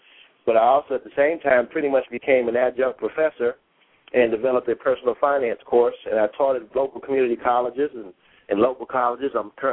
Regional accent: Detroit, Michigan, United States; And so I'm from Detroit again, and that really struck me as something.

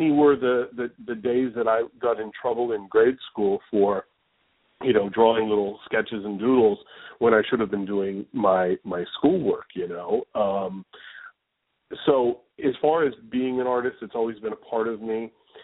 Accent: Erie, Pennsylvania, United States; an art gallery back in my hometown of Erie, Pennsylvania, took a look at my work

